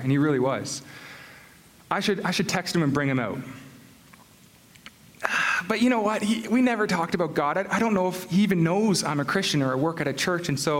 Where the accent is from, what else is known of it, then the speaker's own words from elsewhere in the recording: Stouffville, Ontario, Canada; So I grew up here in Stouffville, and I went to Stouffville District Secondary School.